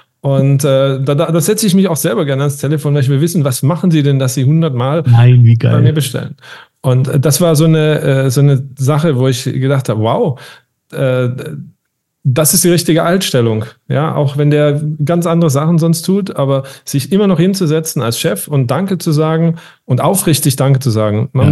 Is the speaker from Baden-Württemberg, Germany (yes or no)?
yes; Baden-Württemberg, Germany; Und als Schwabe sage ich natürlich, das kostet halt auch nichts.